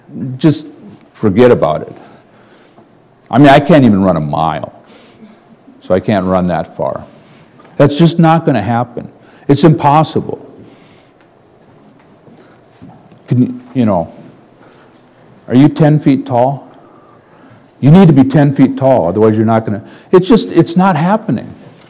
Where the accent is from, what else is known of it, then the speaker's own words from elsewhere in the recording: United States; born there; I was born in the United States. I was a citizen. I am a citizen of the United States.